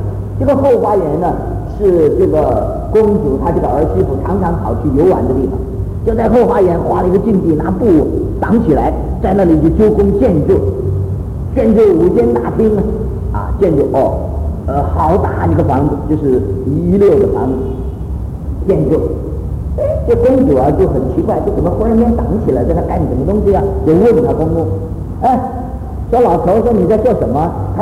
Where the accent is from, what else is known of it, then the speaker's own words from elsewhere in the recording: China; 我们中国人呢，就是黑无常、白无常、大头鬼、小头鬼、牛头马面啊